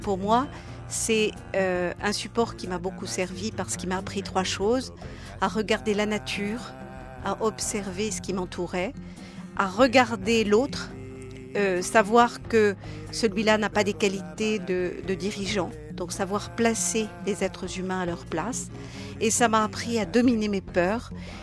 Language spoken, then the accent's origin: French; Brittany, France; je suis bretonne et que je suis née dans une famille matriarcale où on était 9 femmes, 3 générations de femmes assez fortes.